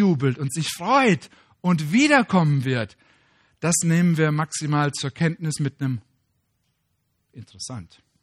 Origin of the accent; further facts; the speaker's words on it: Germany; Ja klar, wir sind Deutsche. Wir freuen uns eher nach innen.